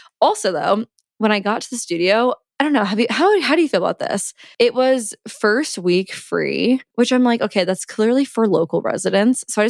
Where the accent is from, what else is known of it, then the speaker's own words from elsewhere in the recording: Midwest, United States; growing up in the Midwest and going to a Catholic school